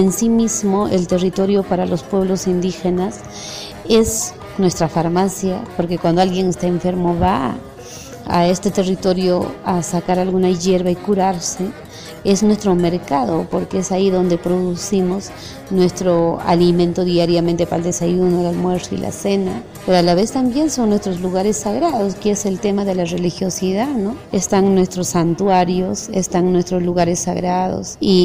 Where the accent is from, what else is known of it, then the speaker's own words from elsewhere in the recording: Huancavelica, Peru; soy quechua de Huancavelica, Perú.